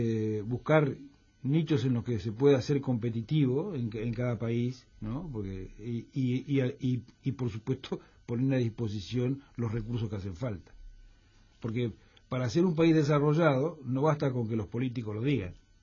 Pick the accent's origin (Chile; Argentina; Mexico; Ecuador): Argentina; Argentina, que es el país en el que vivo. No quiero hablar de España porque además no conozco muy bien, pero en mi país pasa un poco esto